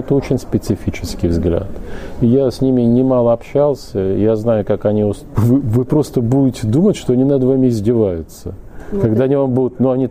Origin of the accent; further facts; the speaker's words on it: Donbas, Ukraine; Я сам родом с Донбасса, я туда регулярно ездил, и последний раз был накануне войны, в 2013 году.